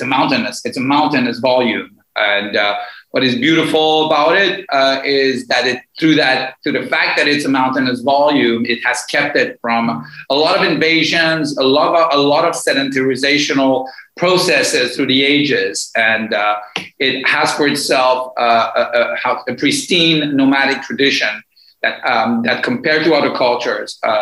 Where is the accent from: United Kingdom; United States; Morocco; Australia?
Morocco; my father is based in Morocco, and I grew up in Morocco after the Iranian Revolution. We are an exiled family.